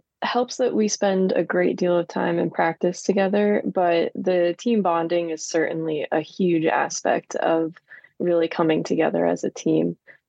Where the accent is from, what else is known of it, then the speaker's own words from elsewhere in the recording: New Jersey, United States; now in Massachusetts, United States; Ashley and I are both not original Massachusetts residents. I'm from New Jersey, and that's about 4 or 5 hours away.